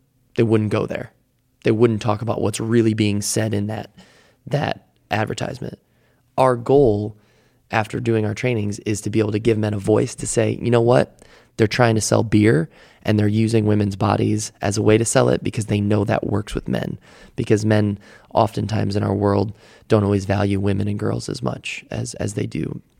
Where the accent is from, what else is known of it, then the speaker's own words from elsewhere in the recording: Midwest, United States; Yeah, I grew up in the Midwest, so I was in kind of the Bible Belt area, and I grew up in a slightly religious home